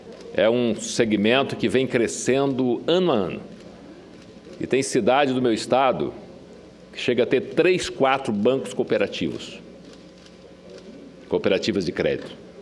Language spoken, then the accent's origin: Portuguese; Rondônia, Brazil; participando das feiras agropecuárias, que lá do meu estado também é muito forte.